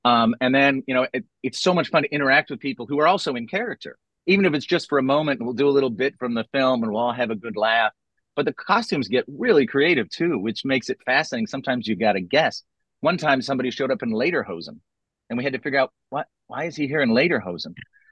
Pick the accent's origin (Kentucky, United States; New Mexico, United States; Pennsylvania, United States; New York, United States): New Mexico, United States; Albuquerque; I'm from Albuquerque. So Raising Arizona strikes close to home.